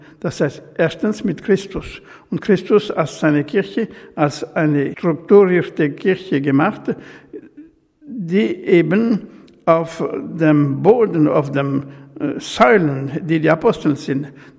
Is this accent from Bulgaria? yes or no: no; Switzerland; German is a second language; Mein Blick auf Deutschland ist der Blick eines Schweizers, der eben auch Deutsch gelernt hat.